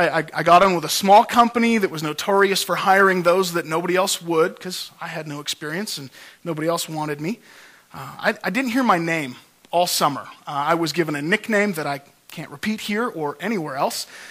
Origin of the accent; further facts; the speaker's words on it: Cold Lake, Alberta, Canada; Well, I grew up in Cold Lake, which from what I gather isn't too much different from Rocky Mountain House. It's an oil field town